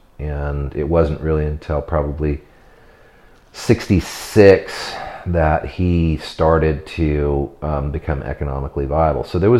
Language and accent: English; California, United States; I had this incredibly lucky and awesome childhood of being able to grow up in Napa Valley, which is relatively unusual thing.